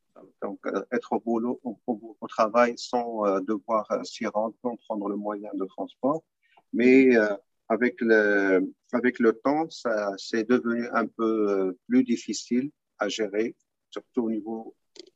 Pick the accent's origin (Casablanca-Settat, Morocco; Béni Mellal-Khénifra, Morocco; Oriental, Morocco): Béni Mellal-Khénifra, Morocco; now in New York, United States; Ma place d'origine, je suis originaire du Maroc, spécialement de la région de Beni Mennal.